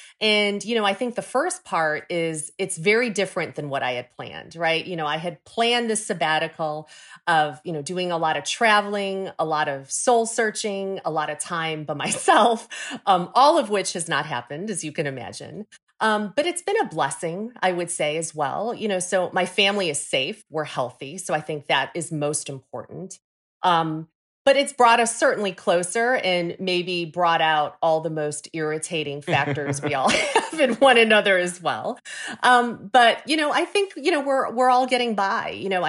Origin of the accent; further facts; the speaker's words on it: Hong Kong; moved away; I was an immigrant, right? We moved here from Hong Kong. And I'm the oldest daughter of three girls.